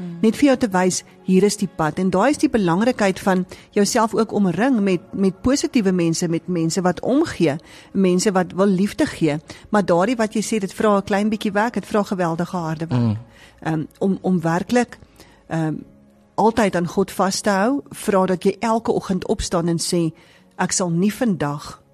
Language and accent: Afrikaans; Orkney, North West, South Africa; oorkant ons woongebied, waar ek groot geword het in Orkney Park.